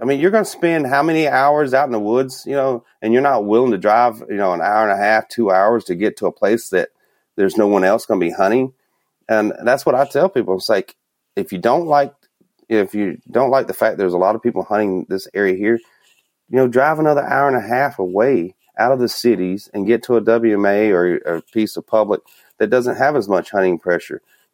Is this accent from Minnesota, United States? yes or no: yes; Minnesota, United States; Here I am from Minnesota. I rode around and I had no problem finding gates with no one parked there.